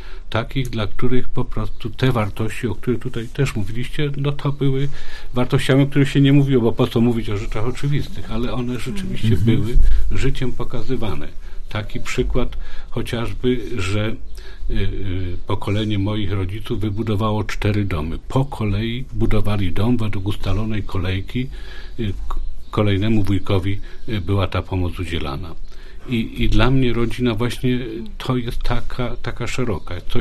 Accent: Silesian Voivodeship, Poland; Ja pochodzę z Górnego Śląska, z bardzo tradycyjnej górniczej rodziny

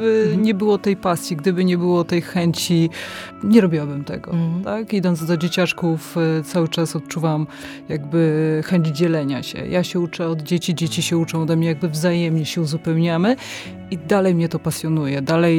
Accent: Prudnik, Opole Voivodeship, Poland; Ja jestem z Prudnika

